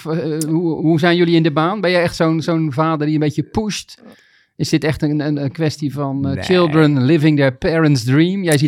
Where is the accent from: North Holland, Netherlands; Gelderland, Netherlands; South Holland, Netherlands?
South Holland, Netherlands; Rotterdam; als Rotterdammer en seizoenkaarthouder van de aanstaande kampioen van Nederland.